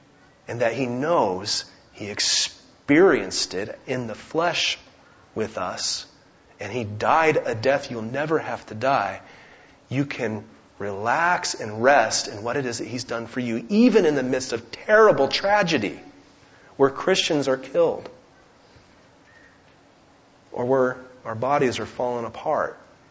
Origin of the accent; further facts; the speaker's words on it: Oregon, United States; Friends, Roseburg, Oregon. I'm from Oregon.